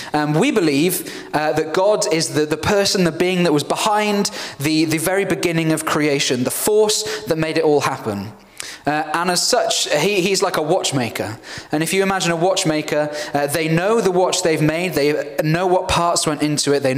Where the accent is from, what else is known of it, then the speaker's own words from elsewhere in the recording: Cardiff, Wales, United Kingdom; I'm from Cardiff originally, went to a Welsh language school, did everything Welsh